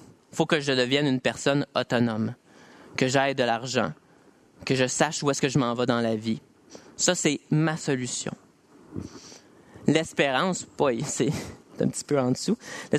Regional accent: Quebec, Canada; On se bâtit notre propre évangile en tant que Québécois.

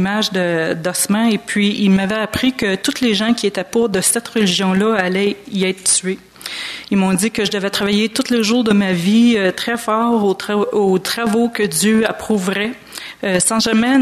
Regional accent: Montreal, Quebec, Canada; also born or lived in South Shore; Je suis originaire de Montréal, où j'ai vécu jusqu'à l'âge de 12 ans, et par la suite, majoritairement, sur la rive sud.

